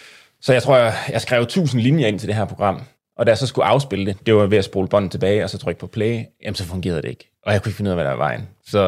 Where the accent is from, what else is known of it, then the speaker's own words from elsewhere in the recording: Esbjerg, Region of Southern Denmark, Denmark; Som navnet antyder, så har jeg jo græske aner, men jeg er faktisk født og opvokset i Esbjerg.